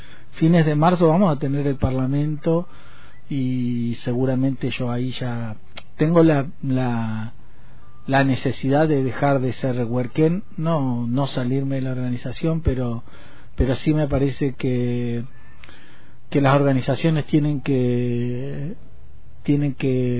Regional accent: Valcheta, Río Negro, Argentina; yo nací y crecí en los pueblos, allá en Mencue. Yo nací en Balcheta.

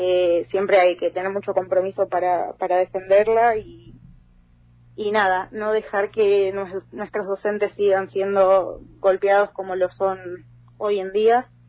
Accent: San Antonio de Areco, Buenos Aires Province, Argentina; mi militancia empieza a los 14 años, la verdad, en mi pueblo. Yo no soy de Capital, uh-huh. Soy de San Antonio de Areco

